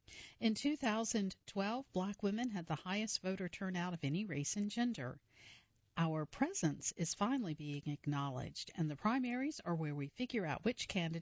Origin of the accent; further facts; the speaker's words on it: Oakland, California, United States; I want a candidate who understands how to address the housing crisis in my hometown, Oakland.